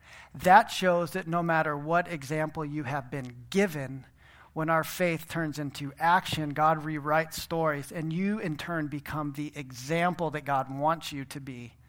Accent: Aspen, Colorado, United States; I grew up in Aspen, Colorado.

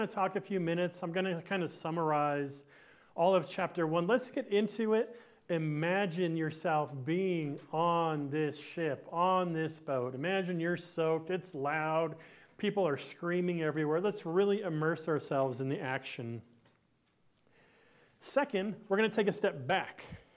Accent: Hollywood, California, United States; born there; I was born in Hollywood.

